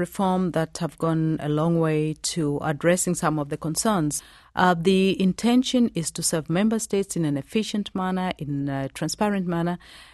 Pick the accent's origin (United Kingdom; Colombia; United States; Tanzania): Tanzania; I come from Tanzania, one of the poor countries of the world, one of the countries from the developing world.